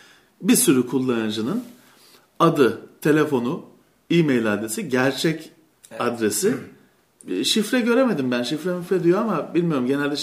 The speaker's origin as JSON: {"language": "Turkish", "region": "Istanbul", "country": "Turkey", "said": "ben inanamıyorum bir İstanbullu olarak"}